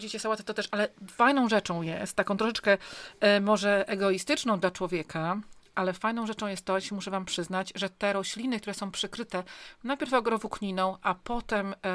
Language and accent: Polish; Pomeranian Voivodeship, Poland; u mnie na Kaszubach